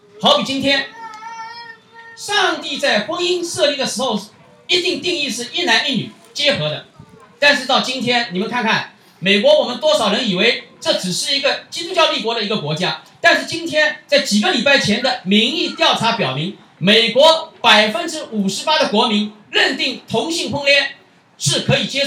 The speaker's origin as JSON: {"language": "Chinese", "country": "China", "said": "我们过去从大陆来的"}